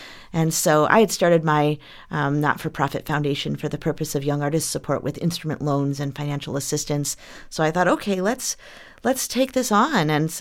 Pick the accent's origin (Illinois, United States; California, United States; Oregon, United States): Illinois, United States; Chicago; You know, growing up in Chicago, it's a bit of a bubble.